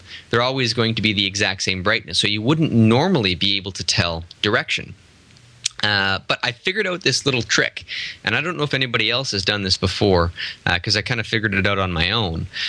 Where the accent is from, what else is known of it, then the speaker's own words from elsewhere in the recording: Sudbury, Ontario, Canada; This one was photographed in Sudbury, my hometown